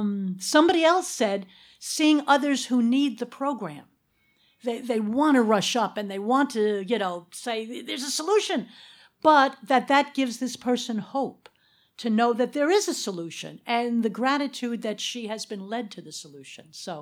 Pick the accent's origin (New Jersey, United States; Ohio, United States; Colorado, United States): New Jersey, United States; from New Jersey